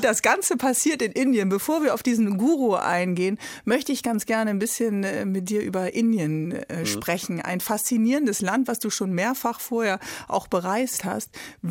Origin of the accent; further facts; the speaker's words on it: Bremen, Germany; als Bremerin weiß ich, Kiel ist noch härter.